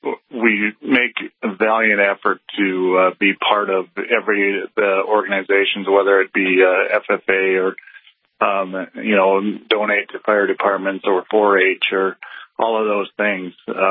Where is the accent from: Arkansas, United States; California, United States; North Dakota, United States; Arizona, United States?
North Dakota, United States; Bowman; Actually, I'm from Bowman, North Dakota.